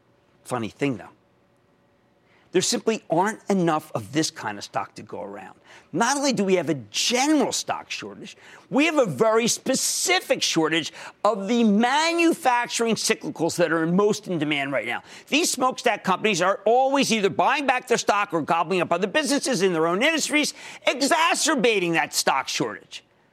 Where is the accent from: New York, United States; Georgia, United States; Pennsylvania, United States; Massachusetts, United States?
Pennsylvania, United States; How about Isaac in my home state of Pennsylvania?